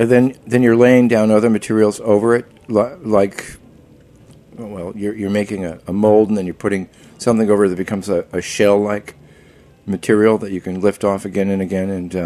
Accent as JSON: {"language": "English", "region": "New Jersey", "country": "United States", "tie": "born or raised there", "said": "I grew up on the Jersey Shore, and I did surfing, but, you know, a good surf run lasts about 3 minutes in Jersey."}